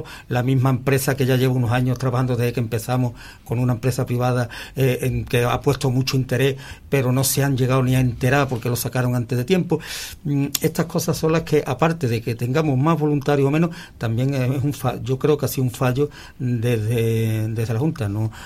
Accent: El Saucejo, Andalusia, Spain; He también hablado en mi pueblo, porque yo no soy de Osuna, soy del Saucejo

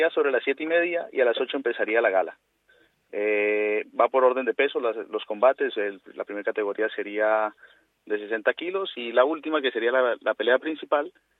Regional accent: Estepa, Andalusia, Spain; nosotros nacimos aquí en la Sierra Sur, en Estepa

